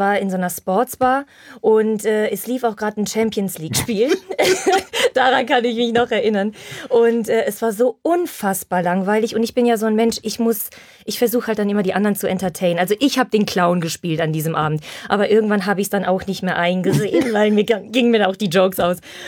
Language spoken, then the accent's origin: German; Silesian Voivodeship, Poland; Deshalb darf ich das sagen. Bei uns in Schlesien, wenn es kein Corona ist und es ist Frühling, kommen die Männer immer in so einem Polo-T-Shirt, schön reingesteckt in die Jeans